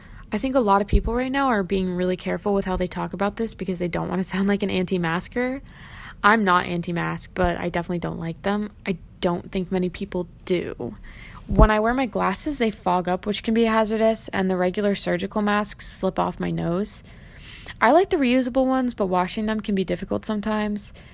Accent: Connecticut, United States; I am proud to say I'm from Connecticut, which handled the virus pretty well.

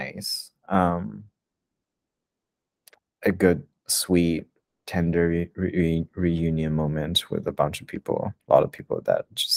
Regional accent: China; like for example in Shanghai earlier last year, and since my hometown is close to it

